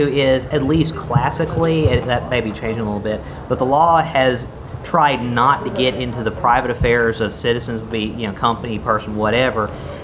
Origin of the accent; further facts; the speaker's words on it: Mississippi, United States; for instance, I'm from Mississippi.